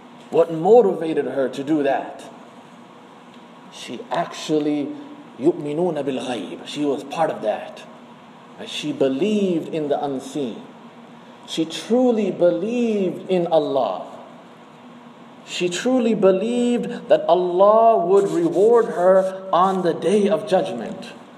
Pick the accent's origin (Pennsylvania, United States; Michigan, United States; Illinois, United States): Illinois, United States; Glendale Heights; I said, I was born in Glendale Heights. I'm from Glendale Heights.